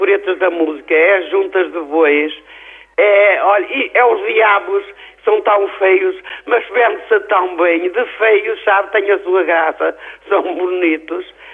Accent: Barcelos, Braga, Portugal; Eu gosto muito da minha terra, muito. Tenho muito orgulho em ser de Barcelos, muito.

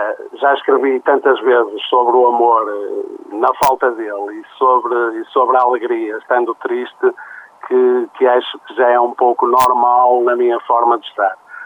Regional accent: Barcelos, Norte, Portugal; estamos a falar para as pessoas de Barcelos, por quem tenho muito carinho, porque continua a ser a minha terra, apesar de tudo, apesar de viver longe já há alguns anos, mas é sempre a minha terra.

